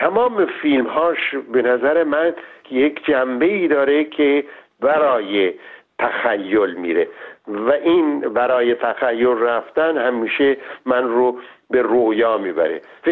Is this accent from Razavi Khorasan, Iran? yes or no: no; Shiraz, Fars, Iran; من شیرازی هستم. خب چون شیرازی هستم طبیعتا تمام خاطرات کودکی من از شهر شیراز و از حافظ و سعدی و غذاهای شیرازی و گلهای شیراز و باغهای شیراز میاد.